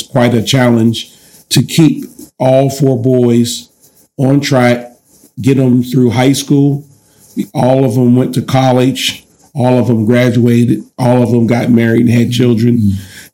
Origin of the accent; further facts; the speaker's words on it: Columbus, Ohio, United States; we grew up on the Near East Side of Columbus until my father built a house out in what we called the Boondocks at that particular time.